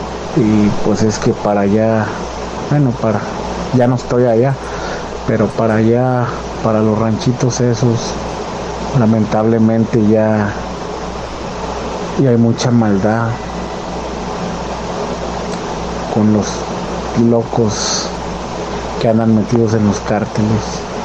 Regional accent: Zacatecas, Mexico; soy de allá de Zacatecas.

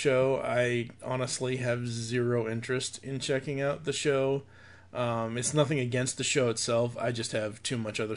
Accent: Boston, Massachusetts, United States; don't get me wrong, I'm originally from Boston. I can still pack the car.

